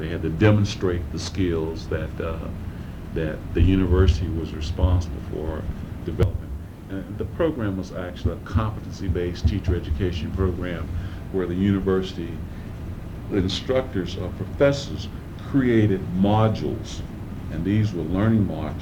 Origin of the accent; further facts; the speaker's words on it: Las Vegas, Nevada, United States; And the lady in personnel asked, well, where are you from? I said, Las Vegas.